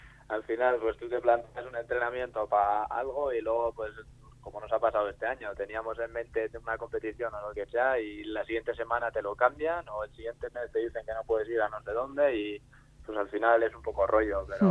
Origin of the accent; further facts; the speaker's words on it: Bergara, Basque Country, Spain; Josean Mulas, que es también pues, de Vergara, de mi pueblo